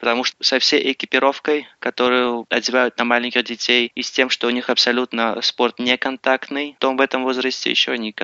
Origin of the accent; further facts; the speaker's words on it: Baku, Azerbaijan; now in United States; Ну, хоккей всегда любил, и в детстве, хоть живя в Баку, всегда смотрели игры со сборной Советского Союза.